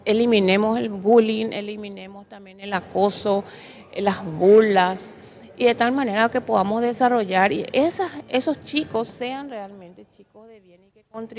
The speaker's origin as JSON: {"language": "Spanish", "country": "Paraguay", "said": "ese respeto que necesitamos nosotros rescatar como familia paraguaya que somos"}